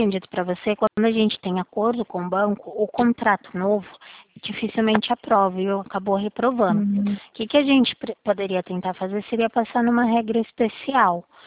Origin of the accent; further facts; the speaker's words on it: Limeira, São Paulo, Brazil; Eu sou daqui da cidade de Limeira